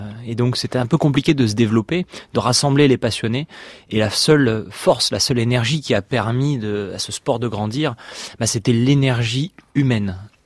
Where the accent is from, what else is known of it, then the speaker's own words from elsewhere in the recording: Nice, Provence-Alpes-Côte d'Azur, France; J'ai grandi à Nice, donc au bord de la Méditerranée.